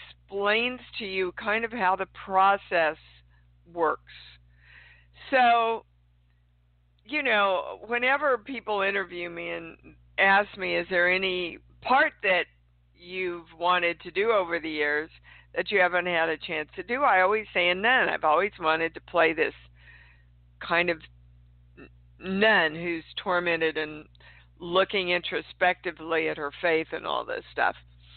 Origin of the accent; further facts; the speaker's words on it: Kansas City, Kansas, United States; Well, Kansas City, Kansas is my hometown.